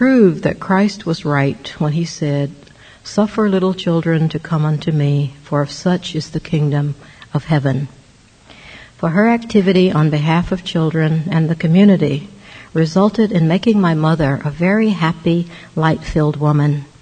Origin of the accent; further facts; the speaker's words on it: Georgia, United States; when I was growing up in Georgia